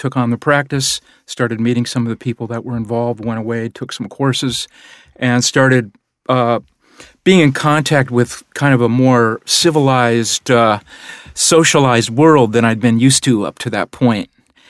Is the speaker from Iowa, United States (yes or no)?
yes; Mason City, Iowa, United States; I'm originally from Northern Iowa, Mason City, Iowa, midway between Des Moines and Minneapolis